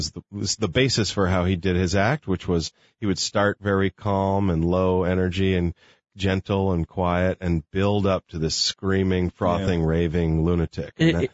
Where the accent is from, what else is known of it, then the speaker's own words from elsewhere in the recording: Del Mar, California, United States; I grew up in Del Mar.